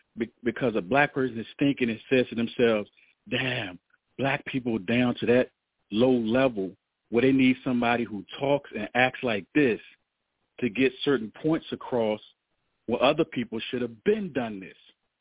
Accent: Richmond, Virginia, United States; I'm from Virginia. I'm in Richmond, but I be out in the counties and stuff like that. I was raised out there too.

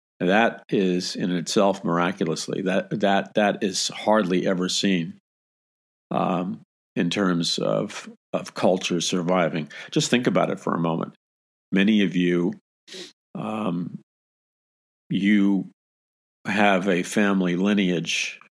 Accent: United States; And so we assimilated. I mean, we're Americans.

